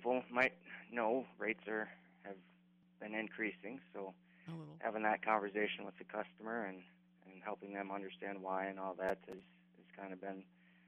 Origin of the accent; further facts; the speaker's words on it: Pierce, United States; I was born and raised in Pierce and graduated from the high school in 2009